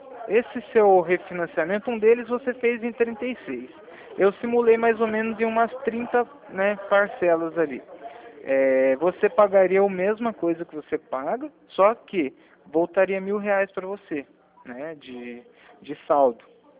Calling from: Paraná, Brazil; Eu tô ligado do Paraná, né?

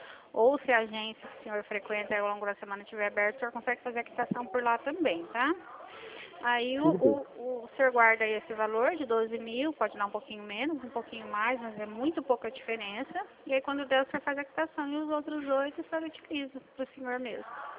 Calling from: Presidente Prudente, São Paulo, Brazil; Eu falo de Presidente Prudente, São Paulo

